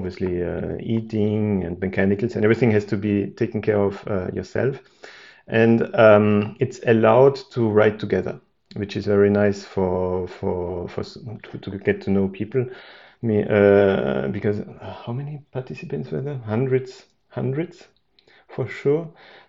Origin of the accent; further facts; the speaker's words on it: Austria; English is a second language; now in Paris, France; I'm living in Paris since over 20 years now. Originally, I'm from Austria